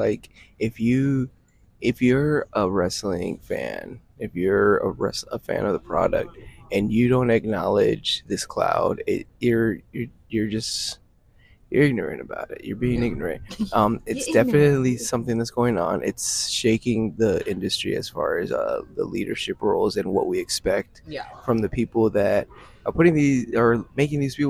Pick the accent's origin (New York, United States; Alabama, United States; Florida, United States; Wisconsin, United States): Florida, United States; Tampa; You know, the fact that I am from Tampa, I would say was the only reason I knew I would be able to make it from Gasparilla to the event.